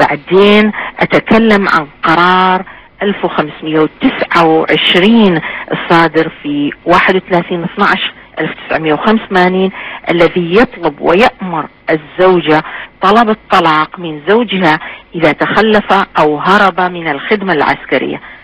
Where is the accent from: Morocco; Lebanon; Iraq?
Iraq; أنا جبت في محاضرتي مثال العراق لكوني أنا عراقية الحقيقة